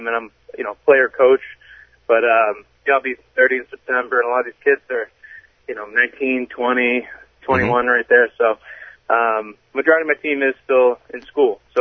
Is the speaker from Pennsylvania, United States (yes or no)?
no; North Reading, Massachusetts, United States; Yeah, so I grew up in North Reading, Mass. Went to St. John's Prep in Danvers for high school.